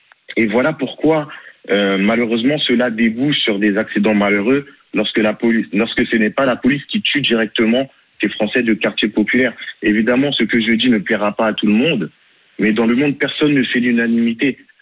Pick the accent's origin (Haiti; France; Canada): France; Villiers-le-Bel, Île-de-France; Moi, je suis né et j'ai grandi dans le Val-d'Oise à Villiers-le-Bel